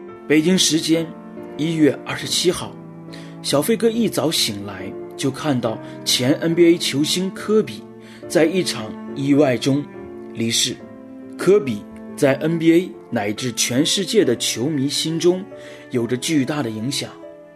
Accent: China; 这就像我们中国人所说的置之死地而后生

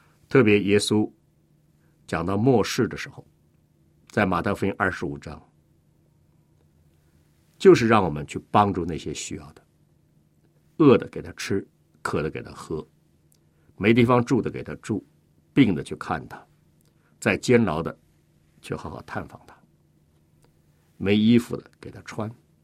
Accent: China; 所以我们中国人讲，施比受更为有福

